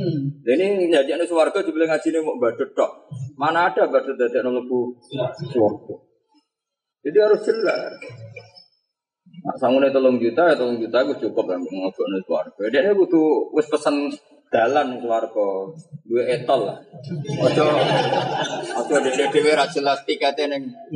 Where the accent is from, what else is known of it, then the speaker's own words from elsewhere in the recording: Java, Indonesia; Kita orang Jawa itu mau mau ke dagangan kan?